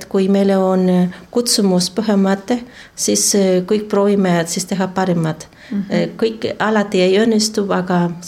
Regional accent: Mexico; Estonian is a second language; now in Estonia; Mine olen Mehikost pärit.

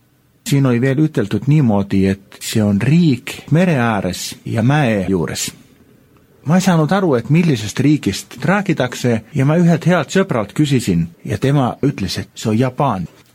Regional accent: Finland; Estonian is a second language; Kõik, kes kuulivad, et oleme Soomest

